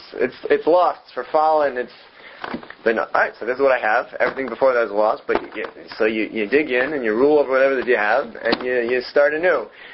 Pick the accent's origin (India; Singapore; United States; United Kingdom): United States; Cincinnati, Ohio; So I grew up in Cincinnati until I was about 7.